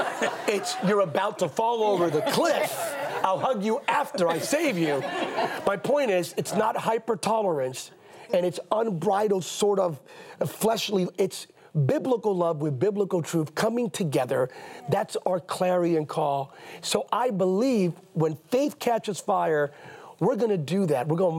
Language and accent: English; Bethlehem, Pennsylvania, United States; I'm a kid from Bethlehem, Pennsylvania.